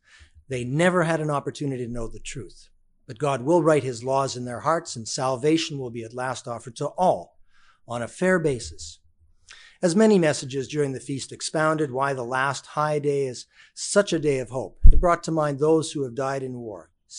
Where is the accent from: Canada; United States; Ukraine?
Canada; I'm Canadian, which means that as a Commonwealther, sometimes we have vocabulary that might be a little bit different.